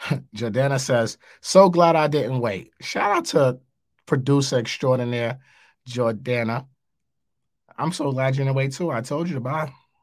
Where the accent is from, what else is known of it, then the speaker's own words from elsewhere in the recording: New York City, New York, United States; Ah, man, I think New York City is one of these interesting markets. I'm from New York. I live in New York.